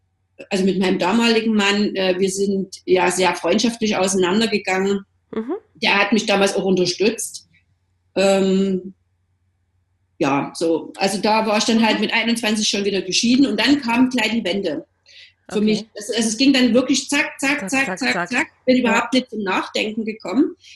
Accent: Germany; ich bin ja in der DDR groß geworden

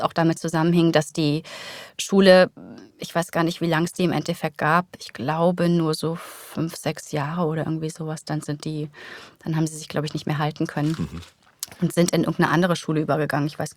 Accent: Hesse, Germany; Ich bin in Hessen, meine Oma hat so ein charmantes, leichtes Hessisch, aber es war nie stark in meiner Familie.

